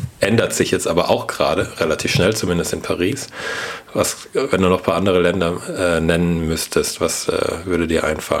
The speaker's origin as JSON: {"language": "German", "region": "Baden-Württemberg", "country": "Germany", "tie": "born or raised there", "said": "In der Stadt, in der Kleinstadt bei Heidelberg, wo ich aufgewachsen bin"}